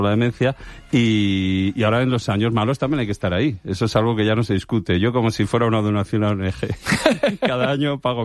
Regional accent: Madrid, Community of Madrid, Spain; yo soy de Madrid, pero es que mi padre era de Miguel Esteban, un pueblo de Toledo

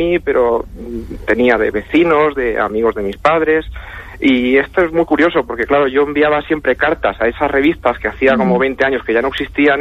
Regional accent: Valencia, Valencian Community, Spain; born there; yo nací en Valencia.

